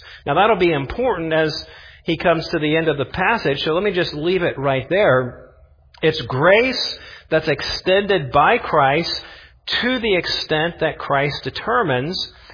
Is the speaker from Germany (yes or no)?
no; Indianapolis, Indiana, United States; I grew up in Indianapolis and watching the Pacers